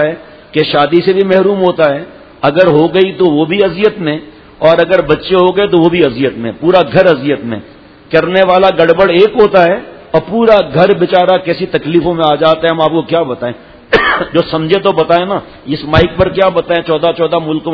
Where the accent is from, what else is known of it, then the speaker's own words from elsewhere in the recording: Diplo, Sindh, Pakistan; ڈپلو ایک گاؤں ہے، سمجھ رہے ہیں ڈپلو ہے ہمارا گاؤں، ڈپلو ایک گاؤں ہے